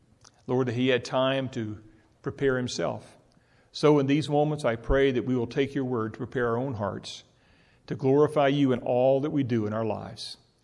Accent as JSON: {"language": "English", "town": "Savannah", "region": "Georgia", "country": "United States", "tie": "born or raised there", "said": "Now, I grew up in Savannah, Georgia, and … was in Swainsboro, Georgia."}